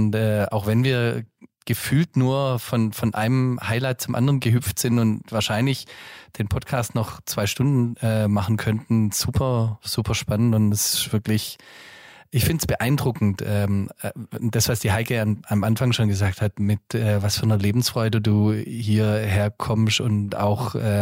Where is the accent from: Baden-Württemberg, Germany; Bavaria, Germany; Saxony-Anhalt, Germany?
Baden-Württemberg, Germany; als Schwabe